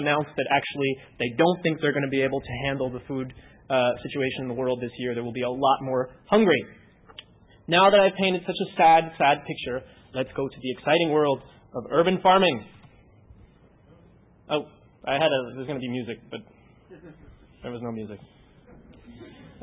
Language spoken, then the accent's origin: English; Newark, New Jersey, United States; born there